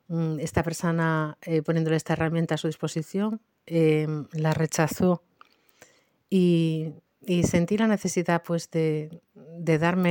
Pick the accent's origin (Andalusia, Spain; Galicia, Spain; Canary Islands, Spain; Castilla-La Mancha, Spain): Galicia, Spain; Ponteareas; soy de Pontareas.